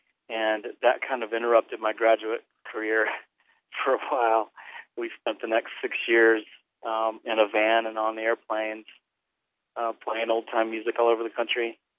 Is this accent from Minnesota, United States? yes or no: no; Asheville, North Carolina, United States; Well, I grew up in Asheville, North Carolina.